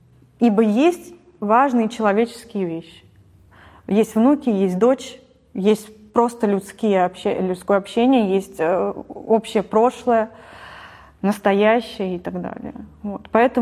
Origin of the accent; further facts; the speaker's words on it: Moscow, Russia; Я говорю, я из Москвы.